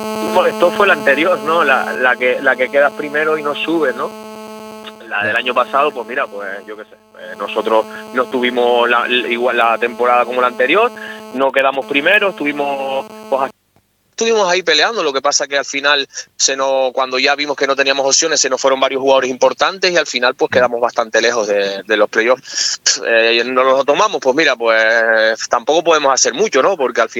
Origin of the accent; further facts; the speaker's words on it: El Pinar, Canary Islands, Spain; yo soy piñero, nací en el Pinar, fui futbolista del Pinar toda mi vida.